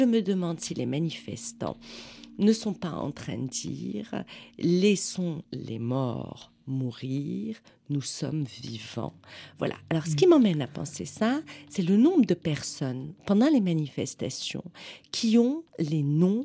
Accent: Algiers, Algiers Province, Algeria; now in Paris, France; j'ai grandi à Alger. Alors, gamine, pendant la décennie noire, une grande gamine et une adolescente aussi, Et en fait, je retourne travailler à Alger depuis 2006.

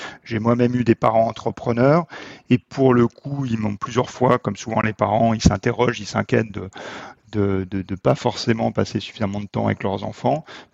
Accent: Auvergne-Rhône-Alpes, France; Je viens de Haute-Savoie. J'aime bien mes montagnes

